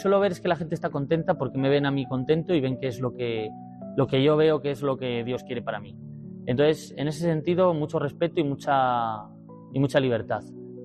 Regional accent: Benavente, Castile and León, Spain; cuando vuelvo aquí a España, a la diócesis, básicamente estuve colaborando en mi pueblo, en Benavente

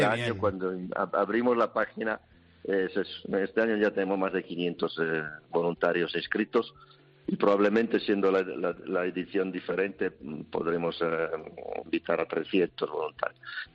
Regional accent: Italy; Spanish is a second language; now in Spain; Yo soy italiano, pero llevo, sí, muchos años en España también.

